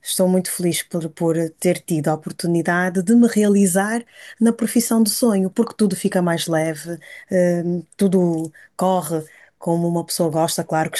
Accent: Braga, Norte, Portugal; also born or lived in Angola; Eu, em 1990, fui para Braga com a família, porque eu nasci cá em Angola. Desde então que sempre fui fazendo os estudos em Braga.

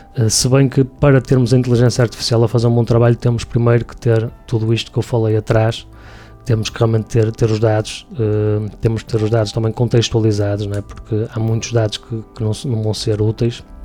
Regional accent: Portugal; Nós somos portugueses e somos europeus em simultâneo, logo por aí, não é?

